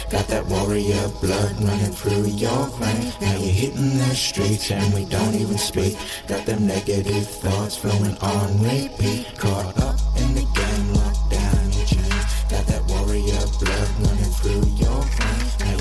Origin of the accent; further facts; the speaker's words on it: Blacktown, New South Wales, Australia; Coming from a black background, growing up in Blacktown, drugs have always been around.